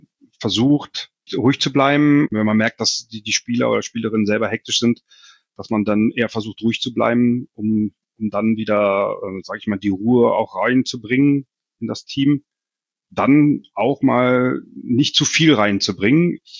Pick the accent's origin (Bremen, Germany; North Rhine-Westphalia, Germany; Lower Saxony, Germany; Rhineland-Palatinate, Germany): Lower Saxony, Germany; Hannover; jetzt auch gerade als Hannoveraner